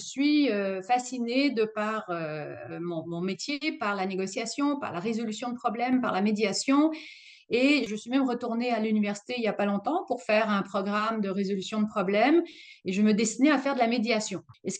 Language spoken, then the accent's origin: French; Strasbourg, Grand Est, France; moved away as an adult; now in Canada; J'ai 60 ans. Je suis née à Strasbourg, donc je suis alsacienne. Et à 20 ans, l'âge de 20 ans, je suis allée étudier à Montréal. Et puis, je suis restée au Québec